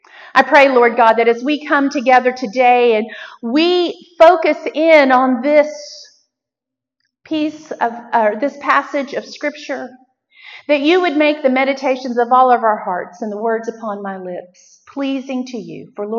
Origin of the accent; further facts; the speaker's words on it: Texas, United States; I'm from Texas, so we don't get blizzards either.